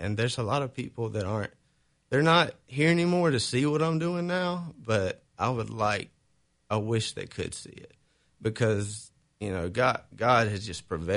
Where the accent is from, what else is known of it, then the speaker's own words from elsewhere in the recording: Georgia, United States; I basically born and raised in South Georgia. I come from a good family on both sides.